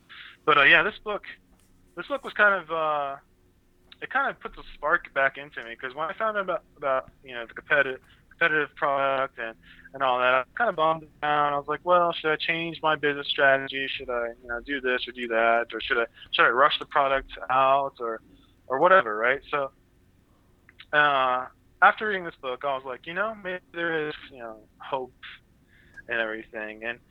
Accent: United States; he's from the UK, I'm from the United States, right?

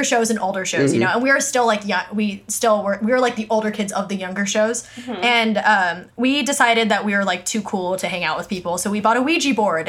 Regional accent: Palos Verdes, California, United States; I grew up in Palos Verdes, which is very like, you know, trees and a lot of green.

